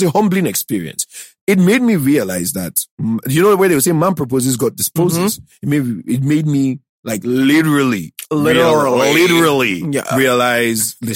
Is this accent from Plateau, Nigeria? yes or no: no; Sapele, Delta, Nigeria; also born or lived in Ughelli / Warri / Benin City; you know, I grew up in Sapele, Ugeli, Wari, Bini.